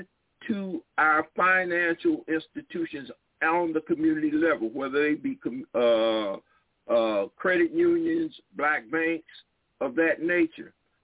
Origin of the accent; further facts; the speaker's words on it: South Carolina, United States; because I hail from South Carolina